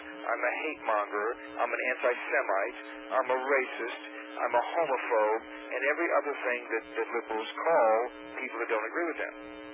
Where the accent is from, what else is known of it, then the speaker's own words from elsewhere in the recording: Indianapolis, Indiana, United States; moved away as an adult; now in Cincinnati, United States; I was born and raised in Indianapolis, but left here in 1969, moved to Cincinnati because of a business opportunity there, and frankly, because things didn't go well for me here.